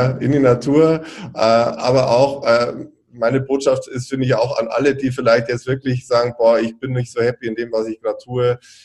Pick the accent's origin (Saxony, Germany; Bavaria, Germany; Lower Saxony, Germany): Bavaria, Germany; ich komme aus Süddeutschland, aus Bayern